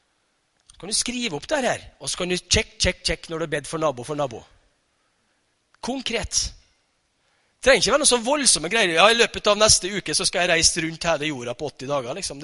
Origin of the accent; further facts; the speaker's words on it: Tingvoll, Møre og Romsdal, Norway; Jeg kommer fra Tingvoll, så det er ikke så lett her der. Vi er ganske høyrøstet av oss på Tingvoll.